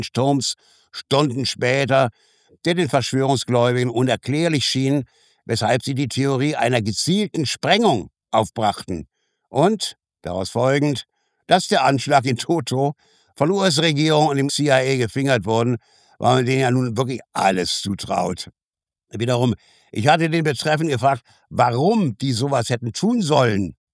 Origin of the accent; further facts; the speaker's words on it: Germany; Ich bin zwar in der DDR aufgewachsen, aber vieles von dem, was Sie von damals erzählen, kenne ich auch aus meiner Jugend.